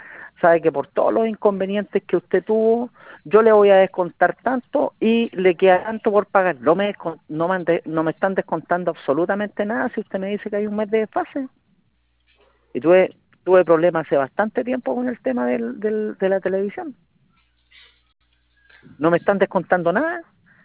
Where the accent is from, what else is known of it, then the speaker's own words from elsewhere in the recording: Laja, Biobío, Chile; yo vivo en Laja, yo soy de Laja, es una comuna chica, no tengo sucursal cerca